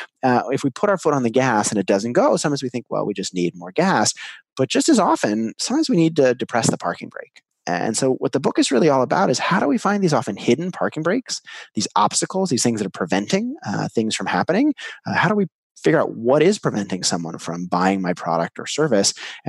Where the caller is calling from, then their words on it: North Carolina, United States; Today I'm in North Carolina.